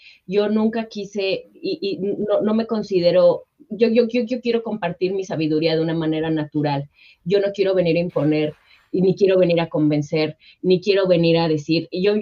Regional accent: Mexico; siendo mexicana en crisis, llevo 37 años, ¿no? Todos los que vivimos en Latinoamérica hemos crecido con crisis

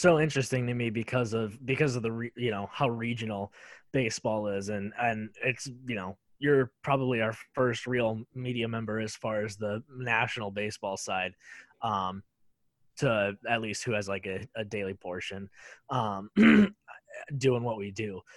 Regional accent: Wisconsin, United States; Like I said, myself, when we were doing the meet and greet thing, I'm from Wisconsin.

